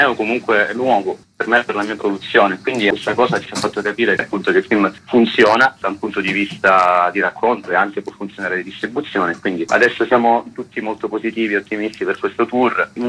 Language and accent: Italian; Sicily, Italy; In più sono siciliano